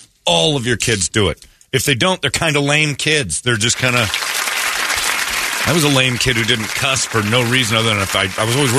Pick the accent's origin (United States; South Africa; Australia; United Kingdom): United States; Arizona; and I grew up in Mormon, Arizona here